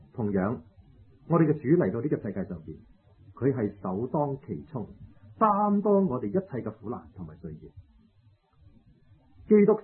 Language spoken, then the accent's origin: Chinese; China; 我自己本身在中国大陆长大